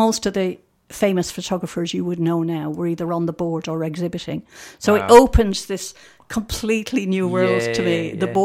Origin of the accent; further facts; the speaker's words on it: Limerick, Munster, Ireland; Corbally, the estate where I grew up in Limerick.